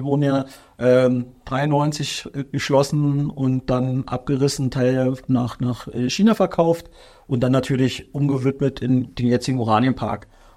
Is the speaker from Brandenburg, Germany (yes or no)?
yes; Guben, Brandenburg, Germany; Meine früheste, ich bin ja Brandenburger in Guben zur